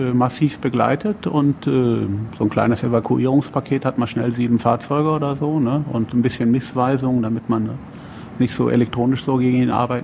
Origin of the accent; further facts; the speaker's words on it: Gelsenkirchen, North Rhine-Westphalia, Germany; born there; Schönen Gruß aus Schalke. Ich bin nämlich in Gelsenkirchen geboren.